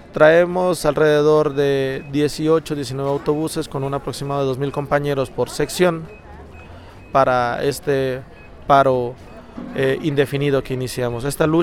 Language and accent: Spanish; Ixtepec, Oaxaca, Mexico; Así es, yo vengo de la región del Istmo, yo soy de Ixtepec, Oaxaca